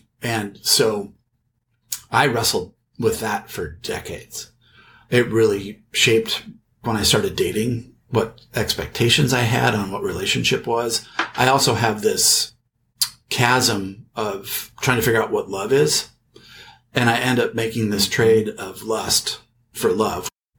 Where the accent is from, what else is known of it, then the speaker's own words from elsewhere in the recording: Washington, United States; born there; I was born out in the Northwest, just outside of Seattle. My family's from Minnesota, but have moved out there for work.